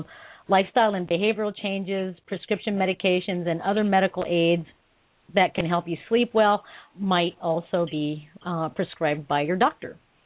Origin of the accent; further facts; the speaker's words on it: Philippines; because, you know, I'm Filipino. You know, we eat all the time.